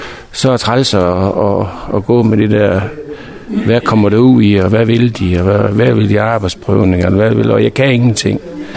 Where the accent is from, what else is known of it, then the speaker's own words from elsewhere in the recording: Aalborg, North Denmark Region, Denmark; Jeg bruger bassin meget, da jeg kommer fra Aalborg.